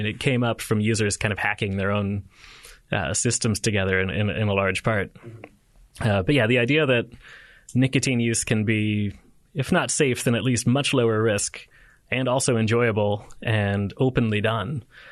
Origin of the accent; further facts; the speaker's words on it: United States; the casualness of people using snus there is almost shocking as an American.